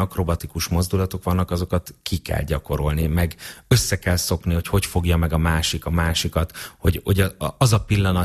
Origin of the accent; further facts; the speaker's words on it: Soroksár, Budapest, Hungary; Hát ezt mi sokat gyakoroltuk nálunk otthon Soroksáron a Füvön.